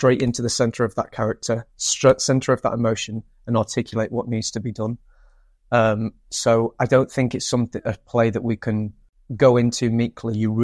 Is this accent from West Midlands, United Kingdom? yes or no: yes; Stoke-on-Trent, West Midlands, United Kingdom; I'm from the wrong side of the Pennines, apparently. I'm from Stoke. So again, very working class family. My dad's a builder. My mum has done every job under the sun. We lived in a mining cottage in a little village in the middle of nowhere.